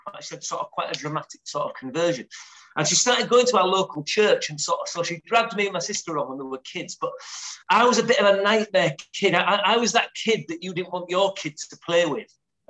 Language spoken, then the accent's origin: English; York, Yorkshire and the Humber, United Kingdom; also born or lived in Hull; So I'm in York. So I'm originally from York, and moved away to minister in Hull for about 7 years, and we've moved back.